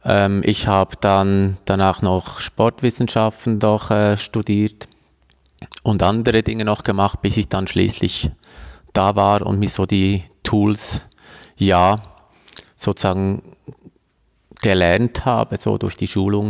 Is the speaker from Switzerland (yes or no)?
yes; Switzerland